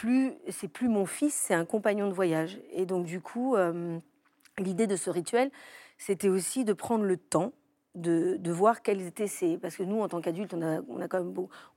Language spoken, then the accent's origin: French; Andes, Peru; Moi, j'ai grandi au Pérou. Et c'était ça mon urgence aussi. C'est-à-dire que moi, j'ai grandi. Ma famille vient des Andes. J'ai vécu dans les Andes, dans la jungle.